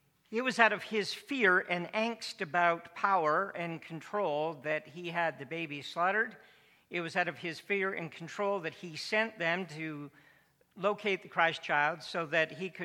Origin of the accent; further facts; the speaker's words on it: Simcoe, Ontario, Canada; including my hometown of Simcoe